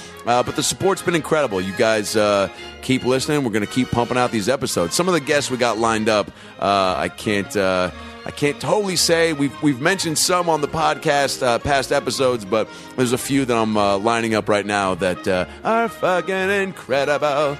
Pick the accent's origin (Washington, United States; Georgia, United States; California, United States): Washington, United States; Seattle; We're going to be at the Neptune Theater in Seattle, Washington. My hometown, the Neptune Theater, used to be a movie theater, and I saw the Blair Witch Project there when I was in high school.